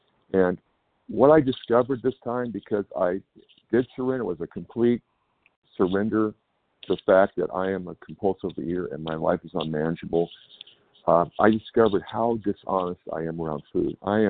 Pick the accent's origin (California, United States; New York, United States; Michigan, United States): California, United States; I'm from California.